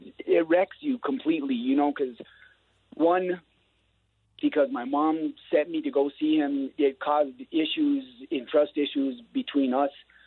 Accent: Las Vegas, Nevada, United States; I grew up in Las Vegas, very strong Catholic community. My family was extremely involved in the church.

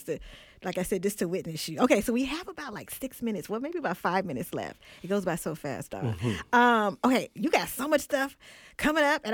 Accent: Oakland, California, United States; Because back then, it's like people would say, I'm from San Francisco

